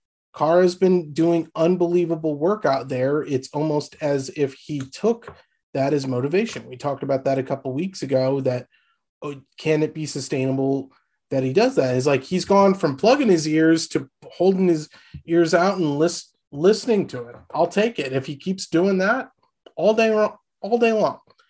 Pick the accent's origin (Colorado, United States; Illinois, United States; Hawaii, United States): Illinois, United States; Chicago; I grew up in Chicago. It gets warm in Chicago in the summer and annoyingly cold in the winter.